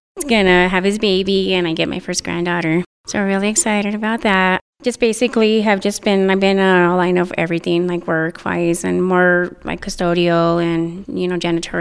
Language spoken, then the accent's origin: English; Monte Vista, United States; I am originally from Monte Vista. I've been here since I was 2 years old. Was born in Montebello, California, and moved out here with my family, and I've been here ever since.